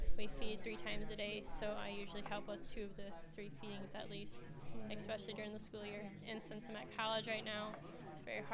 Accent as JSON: {"language": "English", "town": "Cecil", "region": "Wisconsin", "country": "United States", "said": "I am from Cecil, Wisconsin, which is about 20 minutes from Green Bay, Wisconsin, and I live on my family's 100-cow Holstein and Jersey farm"}